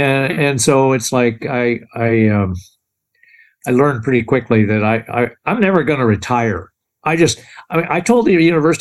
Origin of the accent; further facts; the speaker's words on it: Quincy, Illinois, United States; Yeah, I'm from Illinois. I'm from Western Illinois. I'm from a town called Quincy